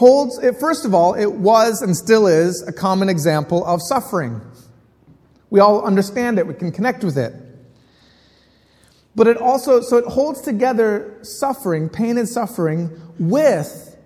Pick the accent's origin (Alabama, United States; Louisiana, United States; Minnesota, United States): Minnesota, United States; now in London, United Kingdom; in London. So I lecture in theology, and I'm originally from Minnesota, if you hear that in my voice.